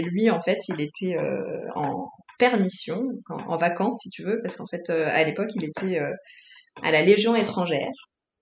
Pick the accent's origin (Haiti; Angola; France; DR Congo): France; Saint-Malo, Brittany; also born or lived in Paris; je suis française, d'un papa marocain et d'une maman française. J'ai grandi en Bretagne, à Saint-Malo. On est très fiers de nos origines bretonnes, les Bretons. Et même si j'ai passé la plus grande partie de ma vie à Paris, dans mon cœur, je serai toujours bretonne.